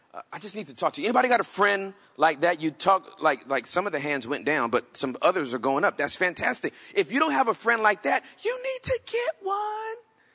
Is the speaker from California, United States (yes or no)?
yes; California, United States; also born or lived in Texas; When we first met, I came from California and I moved to Texas